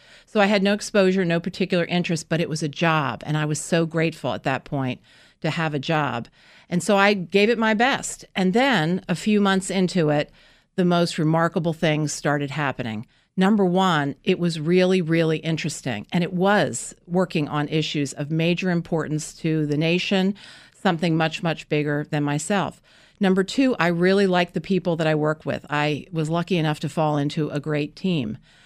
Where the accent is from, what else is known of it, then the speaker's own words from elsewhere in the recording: Rumson, New Jersey, United States; as a young girl living in Rumson, New Jersey, that's my hometown